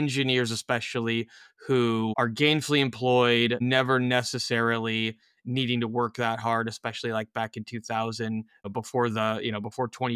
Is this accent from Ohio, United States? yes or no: yes; Cleveland, Ohio, United States; also born or lived in Atlanta; So I moved back to my hometown of Cleveland, Ohio from Atlanta, Georgia for family related reasons years and years ago